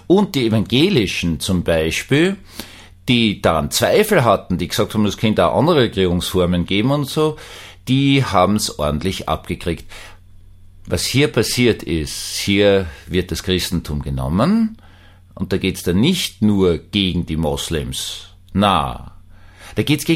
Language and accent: German; Vienna, Austria; Jetzt sage ich Ihnen als Österreicher, und ich bin allein schon seit 300 Jahren Wiener, meine Vorfahren sind bereits unter dem Prinzen Eugen nach Wien gekommen, haben bei den Türkenkriegen mitgespielt